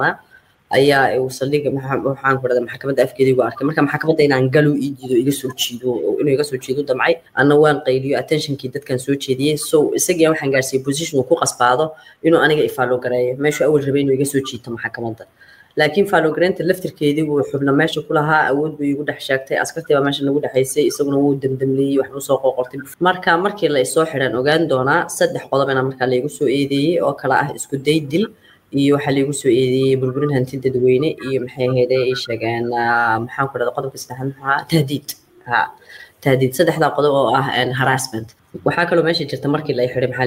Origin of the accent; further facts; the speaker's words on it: Geneva, Switzerland; waxaan ahay gabar Soomaaliyeed waxaan ahay hooyo waxaan ahay dhalinyaradii dibadda ku soo kortay waxaan ku soo koray magaalada Geneva